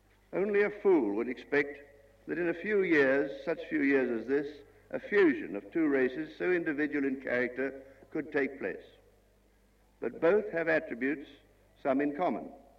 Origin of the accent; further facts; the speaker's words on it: New Zealand; born there; I am a New Zealander born.